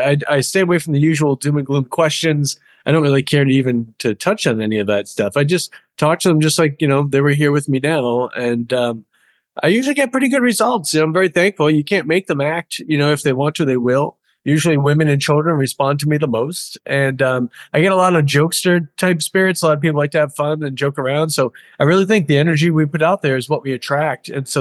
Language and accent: English; Rhode Island, United States; But I started just exploring, growing up in New England, exploring on my own, going out with friends, meeting people after work.